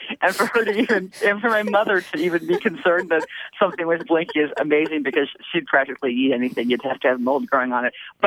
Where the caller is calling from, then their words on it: Pittsburgh, Pennsylvania, United States; I am calling from Pittsburgh, Pennsylvania.